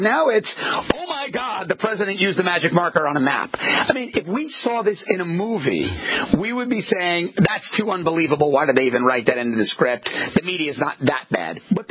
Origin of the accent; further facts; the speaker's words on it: New York, United States; now in South Florida, United States; Well, I come from New York. Well, I'm from New York, Wayne, like you, but I'm down in South Florida these days